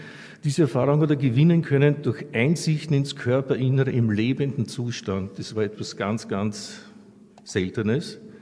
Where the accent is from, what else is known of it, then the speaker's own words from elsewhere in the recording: Hohenau, Lower Austria, Austria; ich bin selber aus dem Weinviertel, bin aus Hohenau.